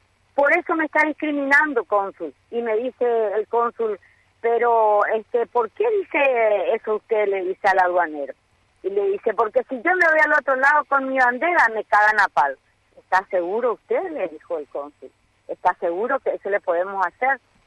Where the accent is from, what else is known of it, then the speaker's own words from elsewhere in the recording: Paraguay; Solamente llevaba mi bandera paraguaya, de la que estoy muy orgullosa y que voy a llevar donde sea, porque yo soy paraguaya.